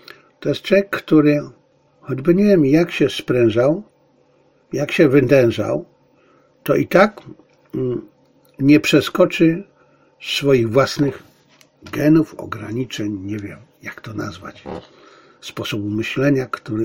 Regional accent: Bielcza, Lesser Poland, Poland; ja wyrosłem w tym niby można powiedzieć, że tylko na wsi, tylko u dziadzia w Bielczy pozdrawialiśmy się takim pozdrowieniem

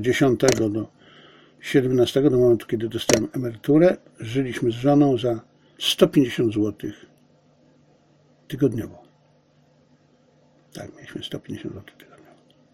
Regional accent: Zabrze, Silesian Voivodeship, Poland; Wiecie Państwo, ja się wychowałem w Zabrzu, w pobliżu Familioków. Nie w Familiokach, ja mieszkałem już w nowo budowanym domu, ale ja się wychowałem w pobliżu Familioków

